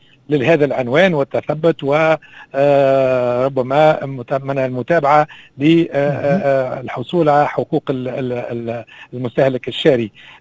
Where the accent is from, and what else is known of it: Tunisia